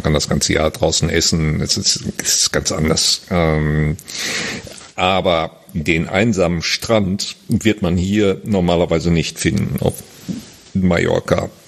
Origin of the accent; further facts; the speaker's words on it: Germany; ich bin Deutscher